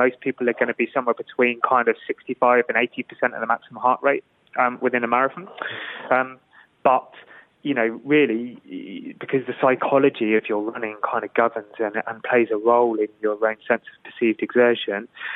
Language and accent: English; United Kingdom; Because as a coach, as a British coach, you're going to kind of say patriotic kind of, you know, fervour behind your run.